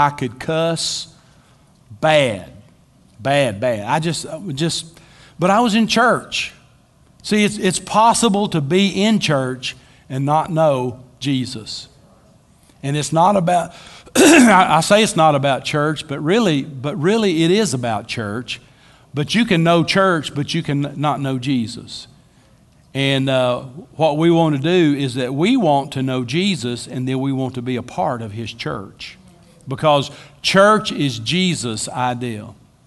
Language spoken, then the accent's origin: English; Batesville, United States; My home church is Asbury United Methodist Church on Neely Street in Batesville. It's no longer a Methodist church. It is a Hispanic Assembly of God church now. But that's where I was raised.